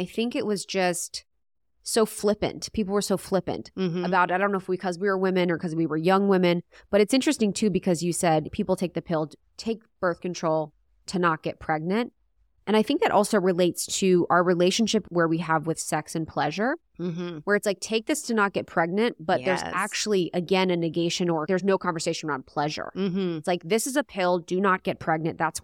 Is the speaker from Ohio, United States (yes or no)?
yes; Ohio, United States; I'm from Ohio.